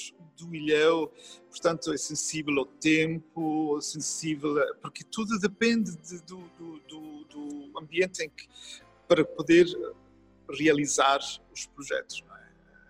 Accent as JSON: {"language": "Portuguese", "region": "Azores", "country": "Portugal", "tie": "born there", "said": "teria que ser, obviamente, na ilha onde eu nasci, na ilha de São Jorge."}